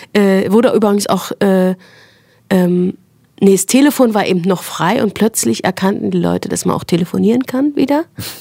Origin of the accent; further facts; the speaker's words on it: Berlin, Germany; ich bin in Ostberlin groß geworden.